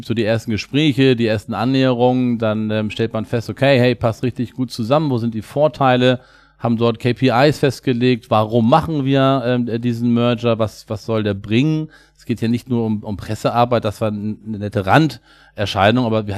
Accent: Hamburg, Germany; Wir kommen beide aus Hamburg

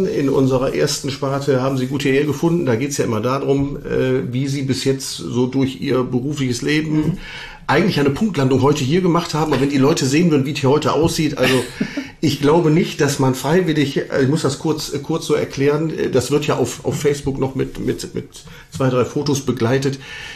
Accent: Düsseldorf, North Rhine-Westphalia, Germany; born there; ich bin ja gebürtiger Düsseldorfer.

